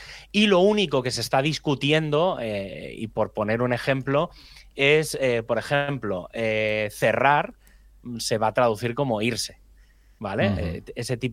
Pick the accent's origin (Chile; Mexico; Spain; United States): Spain; Catalonia; pero yo soy catalán, ¿vale? Entonces no tengo el acentillo pillado.